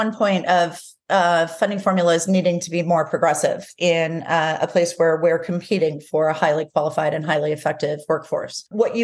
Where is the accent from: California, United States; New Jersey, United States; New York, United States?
New Jersey, United States; So first of all, I'm Italian and from New Jersey, so the glass is always half empty.